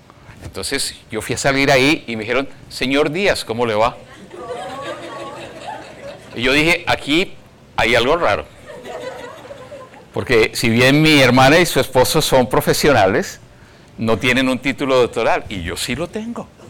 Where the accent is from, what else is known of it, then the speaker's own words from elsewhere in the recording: Bogotá, Colombia; moved away; Hace unos días estaba en mi país, Colombia, en mi ciudad, en Bogotá.